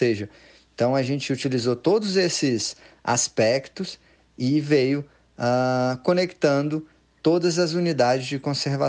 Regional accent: Brasília, Federal District, Brazil; now in Chapada dos Veadeiros, Brazil; Eu sou nascido e criado em Brasília.

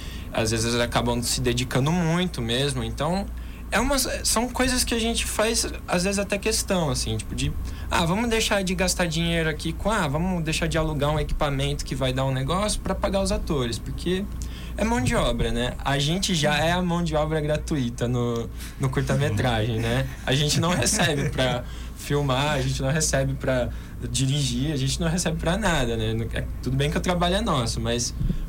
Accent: São Paulo, Brazil; ele se passa no interior, que é de onde a gente é, do interior do estado de São Paulo

